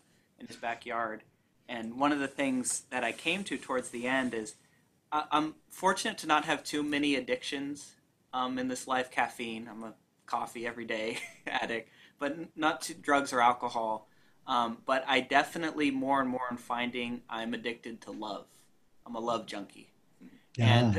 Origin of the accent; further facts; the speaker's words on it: United States; we're not British, we're American, so we're a little more rough with each other.